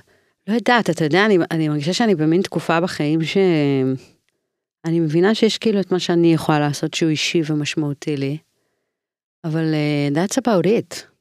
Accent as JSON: {"language": "Hebrew", "country": "United States", "said": "וגם אני אמריקאית, וגם יצרתי בהתחלה באנגלית המון זמן."}